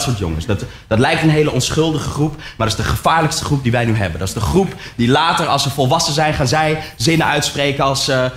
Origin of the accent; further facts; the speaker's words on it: North Holland, Netherlands; Maar ik ben opgegroeid in het Gooi, snap je?